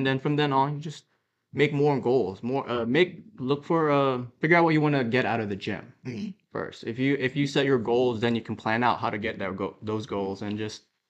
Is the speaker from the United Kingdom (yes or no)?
no; Philippines; moved away; since I moved from the Philippines, I've been here all my whole life.